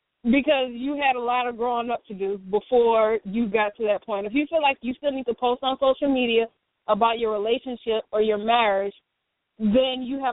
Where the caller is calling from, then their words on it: LaPlace, Louisiana, United States; I'm calling from LaPlace.